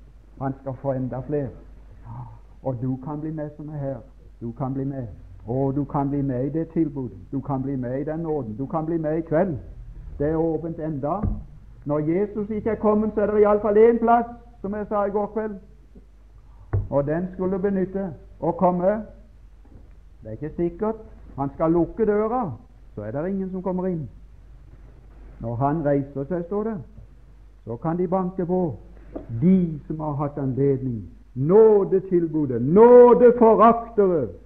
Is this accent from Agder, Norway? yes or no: yes; Mosby, Agder, Norway; når jeg kjørte med hest hjemme på Mosby og skulle på skogen etter høy eller ved